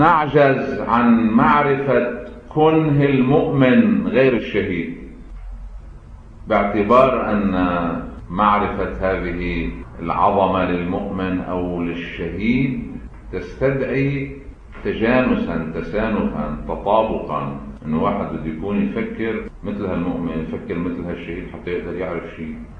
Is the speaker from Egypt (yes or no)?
no; Lebanon; بس هن بشر ونحن بشر، لبنانيين ونحن لبنانيين